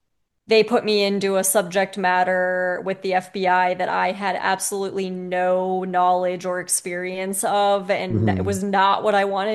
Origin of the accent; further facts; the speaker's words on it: Midwest, United States; whereas like growing up in the Midwest here, it's like a lack of culture.